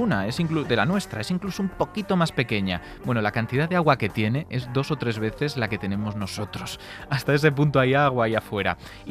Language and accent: Spanish; Galicia, Spain; Soy gallego